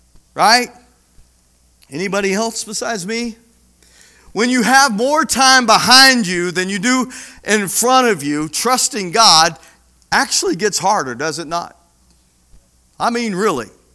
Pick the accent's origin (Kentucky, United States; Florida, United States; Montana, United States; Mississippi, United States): Mississippi, United States; Petal; I was from Hattiesburg, Mississippi, Petal, Mississippi. I'm a nobody from nowhere.